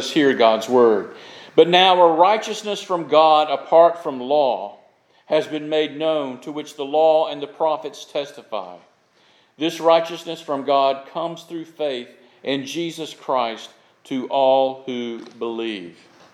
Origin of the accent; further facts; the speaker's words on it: Florida, United States; As y'all knew, I grew up in Florida, and in our backyard we would have orange trees and grapefruit trees.